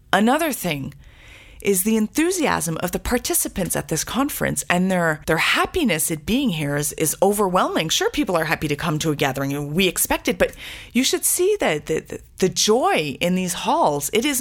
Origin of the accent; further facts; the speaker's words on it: Ottawa, Ontario, Canada; I am new to Quebec myself. I'm originally from Ottawa. I've been in the diocese only since January.